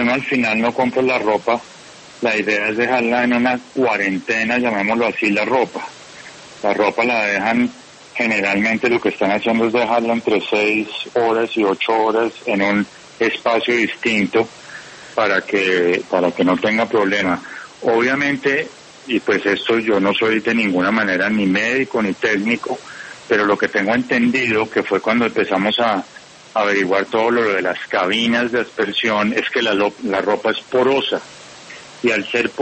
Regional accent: Colombia; a mí eso me tiene muy complacido como colombiano.

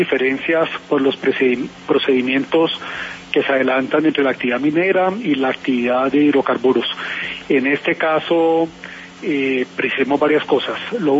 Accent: Colombia

